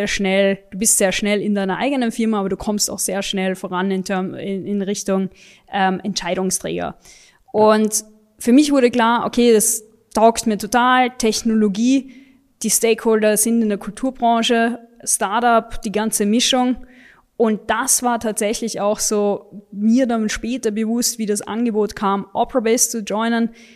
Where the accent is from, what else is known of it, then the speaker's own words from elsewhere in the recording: Vienna, Austria; Ich bin in Wien aufgewachsen.